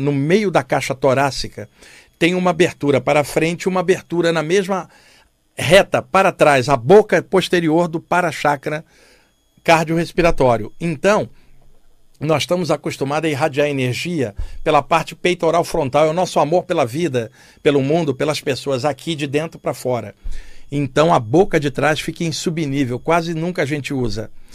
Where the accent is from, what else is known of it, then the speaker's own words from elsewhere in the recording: Rio de Janeiro, Brazil; porque eu sou carioca